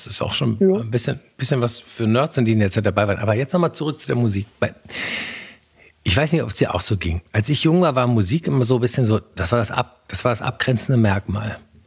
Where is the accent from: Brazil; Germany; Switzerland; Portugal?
Germany; Koblenz, Rhineland-Palatinate; ich komme ja aus einer Kleinstadt, ne? Ich komme ja aus Koblenz am Rhein, ja, wir haben 100.000 Euro Kleinstadt.